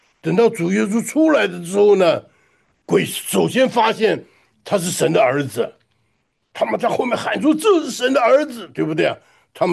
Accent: United States; 现在我们美国人很可怕

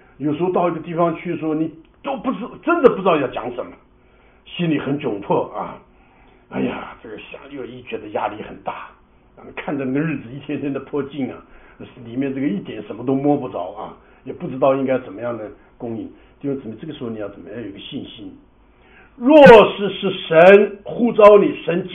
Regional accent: China; 这个我们中国人讲这个山有多高啊，水就有多高啊

